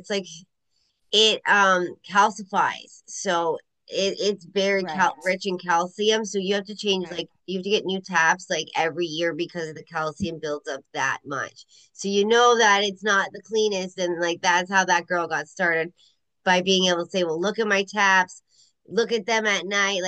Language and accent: English; Canada; but we're Canadian, right?